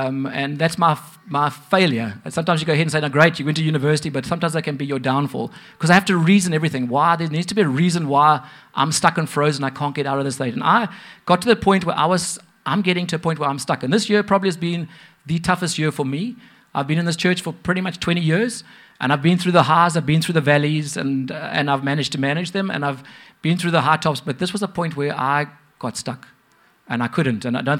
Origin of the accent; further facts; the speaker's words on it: Ireland; I'm not Scottish. Greg is. I'm Irish. I'm Irish. I sound Irish.